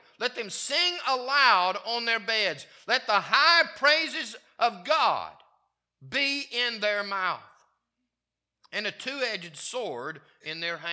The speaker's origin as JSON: {"language": "English", "region": "the South", "country": "United States", "tie": "born or raised there", "said": "I grew up in the South."}